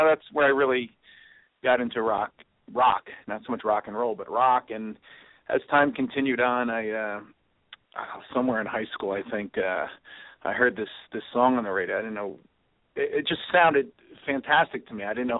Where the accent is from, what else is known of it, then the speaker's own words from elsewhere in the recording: Freehold, New Jersey, United States; But being that I come from Freehold, you know, I have to have this.